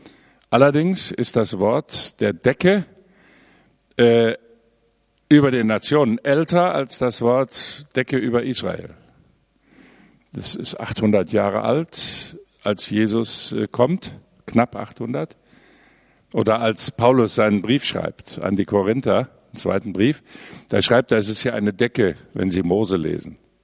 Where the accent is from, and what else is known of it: Hesse, Germany; born or raised there; also born or lived in Lodz, Poland